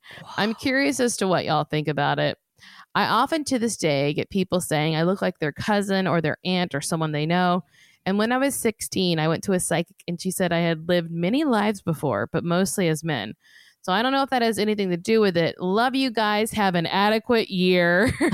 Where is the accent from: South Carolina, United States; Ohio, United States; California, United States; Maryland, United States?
California, United States; Corona; also born or lived in St. Louis; I am from Southern California, Corona, to be exact.